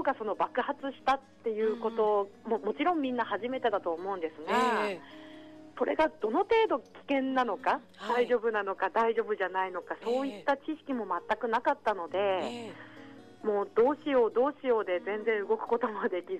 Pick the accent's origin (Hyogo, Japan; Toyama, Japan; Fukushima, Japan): Fukushima, Japan; Haramachi; 私はもう本当生まれも育ちももう原町なので